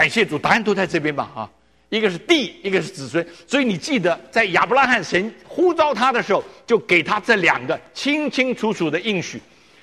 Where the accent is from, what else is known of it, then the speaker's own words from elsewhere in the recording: China; now in United States; 我们都从中国搬到美国来了